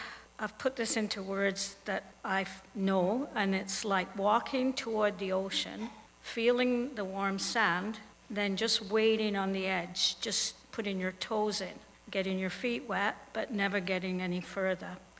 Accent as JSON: {"language": "English", "region": "England", "country": "United Kingdom", "tie": "born or raised there", "said": "I grew up in England, I went to Sunday school, and I gave my heart to Jesus around the age of 9."}